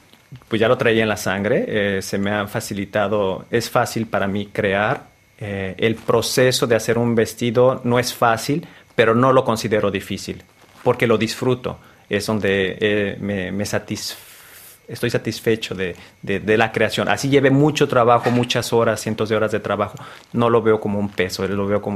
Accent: Mexico; Sí, es una manera que quiero rendirle homenaje a mi país. La melancolía y cómo se ve México desde afuera es más sensible.

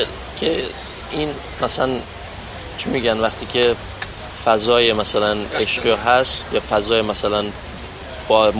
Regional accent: Iran; خیلی بالاخره از ایران میام.

